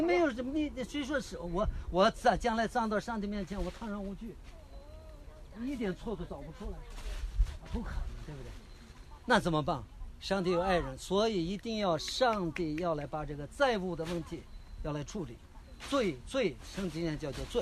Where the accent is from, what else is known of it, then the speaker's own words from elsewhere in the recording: China; 我们中国人最有能干的一件事